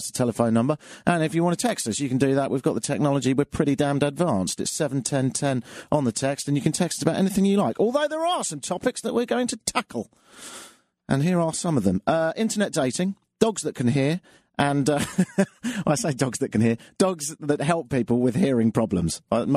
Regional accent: London, United Kingdom; moved away as an adult; now in Canada; I am from London. I've been living in Canada for 7 years, of which I spent 6 years in Ottawa.

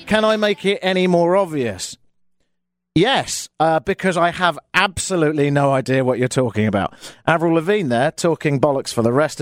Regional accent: Canada; I'm very Canadian.

